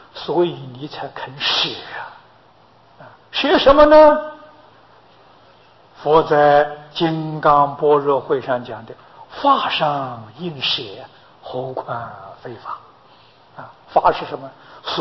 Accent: China; 我们中国人讲七情五欲啊

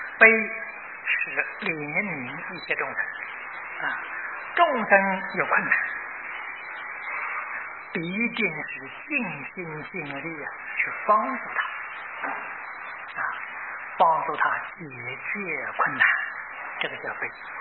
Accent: China; 我们中国人喜欢简单，喜欢省略啊，把那个尾音去掉了，称菩萨。

